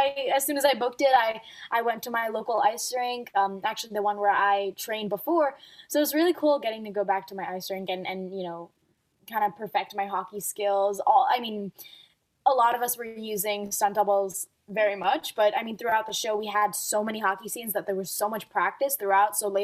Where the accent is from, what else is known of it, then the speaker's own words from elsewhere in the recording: Dubai, United Arab Emirates; I've been a figure skater ever since I was growing up in Dubai.